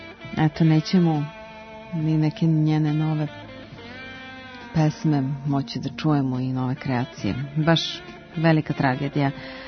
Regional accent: Podgorica, Montenegro; Ja sam detinjstvo provela u Podgorici, tadašnjem Titogradu

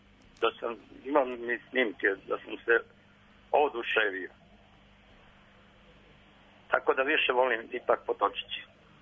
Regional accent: Vojvodina, Serbia; born there; also born or lived in Kragujevac; pošto sam rođen ovde u Banatu, pored BG-a, ali sam cel radni vek proveo u Kragujevcu, u čuvenoj zastavi, i onda sam se vratio, obnovio kuću ovde

